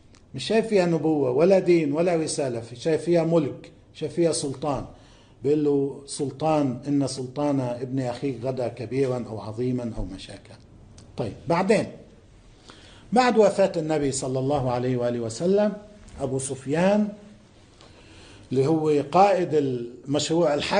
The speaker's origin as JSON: {"language": "Arabic", "country": "Lebanon", "said": "مثل هلا التركيب الطائفية عندنا بلبنان"}